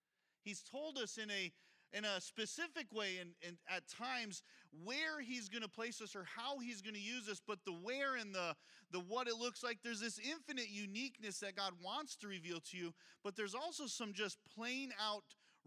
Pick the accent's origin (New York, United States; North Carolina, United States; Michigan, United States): New York, United States; Massena; if you fly around the United States and you say, I'm from Messina, New York, you want to know what people say? Where's that?